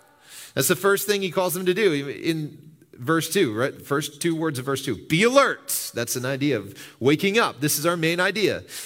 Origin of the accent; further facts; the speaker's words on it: Wisconsin, United States; Now, I've only lived here a little over 3 years, okay? But I grew up in Wisconsin, so I kind of know a little bit about what life is like in Wisconsin.